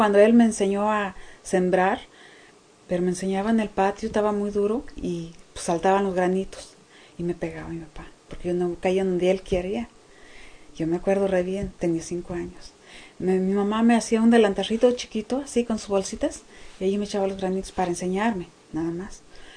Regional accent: Lagos de Moreno, Jalisco, Mexico; born there; Yo nací en Lagos de Moreno, Jalisco, 7 de julio del 52.

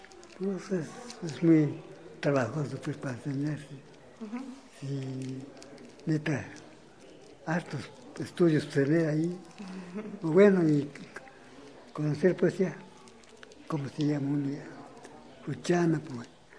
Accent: Erongarícuaro, Michoacán, Mexico; born there; Yo nací en el pueblo de Erongarícuaro. Ahí nací, en Erongarícuaro.

